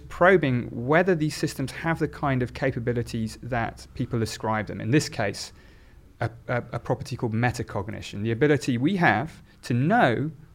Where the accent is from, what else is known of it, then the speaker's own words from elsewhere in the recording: Oxford, South East England, United Kingdom; born there; I was born in Oxford, which would have been true